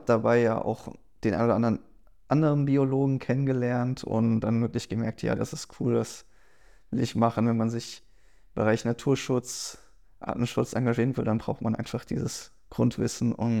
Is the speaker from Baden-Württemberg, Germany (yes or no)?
yes; Baden-Württemberg, Germany; Ich komme eigentlich aus dem Schwarzwald und eben durch diese Vogelfaszination bin ich am Stettiner Haff gelandet